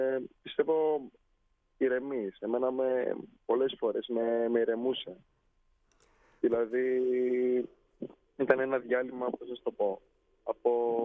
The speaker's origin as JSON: {"language": "Greek", "town": "Athens", "region": "Attica", "country": "Greece", "tie": "born or raised there", "also_born_or_lived": "Thessaloniki", "said": "Εγώ Αθήνα γεννήθηκα. Θεσσαλονίκη σπούδασα. Ο πατέρας μου είναι από τη Σπάρτη"}